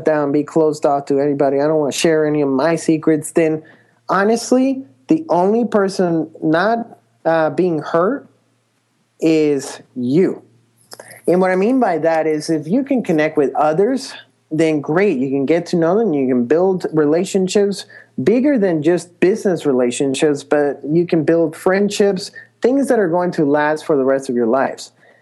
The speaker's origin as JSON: {"language": "English", "country": "Colombia", "second_language": "English", "moved": "yes", "lives_now": "United States", "said": "I originally come from Colombia. So if you can hear my accent, that's where that comes from. And we had to move to the States. My mom and I left as refugees."}